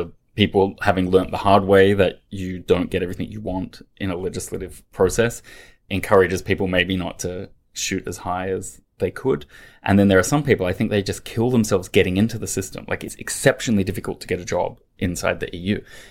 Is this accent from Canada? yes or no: no; Australia; moved away as an adult; now in London, United Kingdom; So I grew up in Australia, studied in Australia